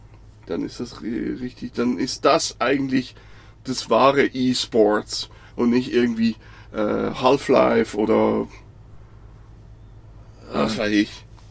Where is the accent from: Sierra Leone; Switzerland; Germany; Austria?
Switzerland; als Schweizer, liest man das halt so als